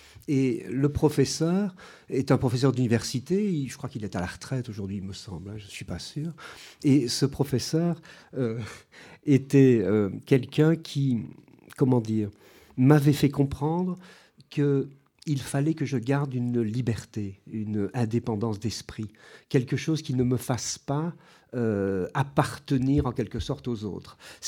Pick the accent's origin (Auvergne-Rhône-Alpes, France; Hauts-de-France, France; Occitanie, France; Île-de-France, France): Hauts-de-France, France; je venais du Nord, comme vous l'aurez compris, et j'ai eu droit à un accent extraordinaire à couper au couteau.